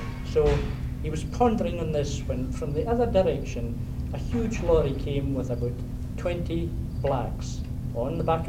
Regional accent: Fort William, Scotland, United Kingdom; Well, I come from Fort William in Scotland, which is 120 miles north of Glasgow.

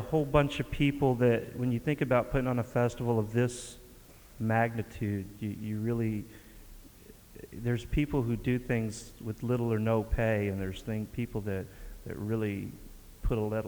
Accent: Texas, United States; Sorry, I'm from Texas. I don't know.

